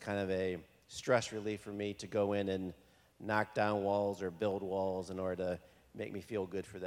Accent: Canton, Ohio, United States; now in Alexandria, United States; I currently live in Alexandria, Virginia, but I was born and raised in Canton, Ohio.

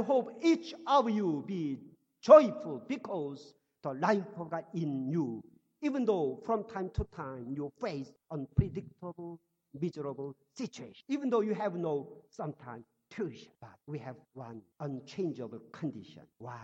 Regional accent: Yichang, Hubei, China; I was born in 1952, and then I was born again in 1968 at one church of Nazareth in my hometown, Yichang.

